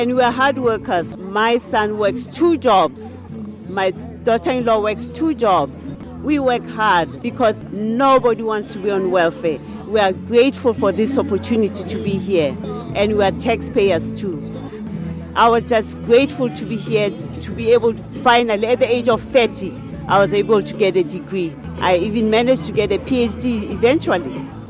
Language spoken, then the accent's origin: English; South Africa; moved away as an adult; now in United States; I'm from South Africa. And I left 1982.